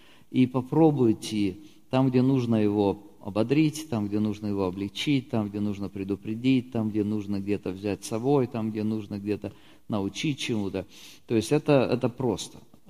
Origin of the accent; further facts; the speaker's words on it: Russia; А я из России.